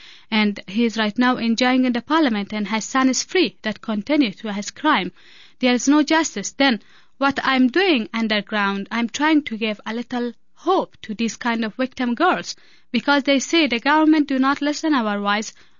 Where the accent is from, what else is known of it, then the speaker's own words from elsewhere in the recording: Afghanistan; English is a second language; I come from Afghanistan, and I will go back to Afghanistan.